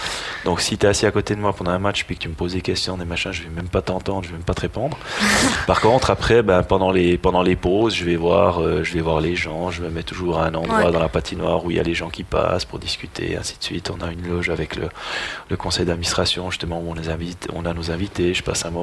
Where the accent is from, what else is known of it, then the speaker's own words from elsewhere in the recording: Jura, Switzerland; je viens du Jura, hein, donc le club où j'ai appris à jouer au hockey, c'était le HC Ajoie.